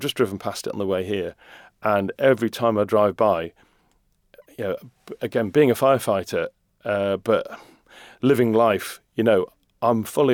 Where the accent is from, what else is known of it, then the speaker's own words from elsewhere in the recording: Rugby, West Midlands, United Kingdom; now in Isle of Man; roughly the population of my hometown of Rugby, where I grew up